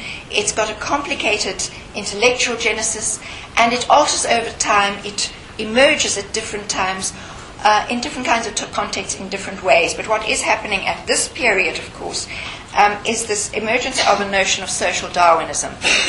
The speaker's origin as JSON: {"language": "English", "country": "South Africa", "said": "I have to say myself as a South African"}